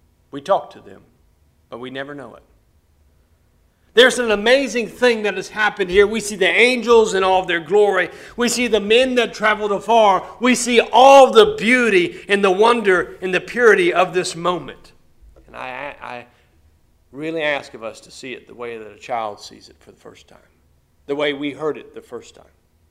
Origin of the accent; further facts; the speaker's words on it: Alabama, United States; mainly because I'm from Alabama, and we're not very wise down there.